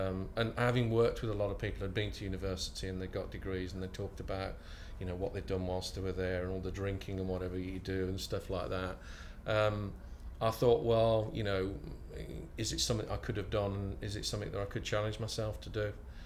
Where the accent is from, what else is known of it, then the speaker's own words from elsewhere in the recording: Birmingham, West Midlands, United Kingdom; I grew up in Birmingham, born and bred, and quite proud of the fact.